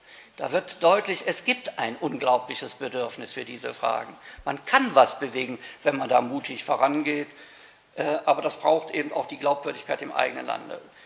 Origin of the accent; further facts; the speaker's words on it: North Rhine-Westphalia, Germany; Ich komme beispielsweise aus Nordrhein-Westfalen.